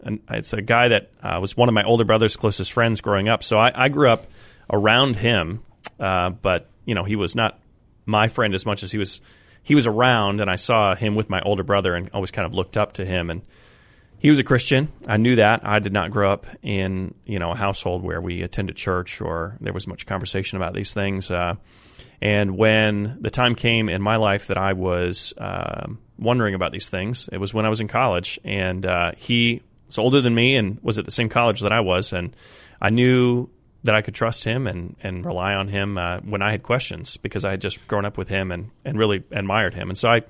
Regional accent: Colorado, United States; moved away; I grew up in Colorado and, got to grow up running around all of the mountains there.

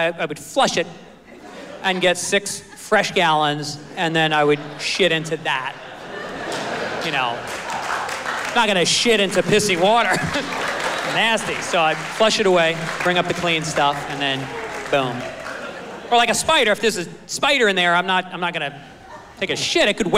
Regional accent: Ireland; I feel like I gotta minimize everything that's good in my life because I'm Irish.

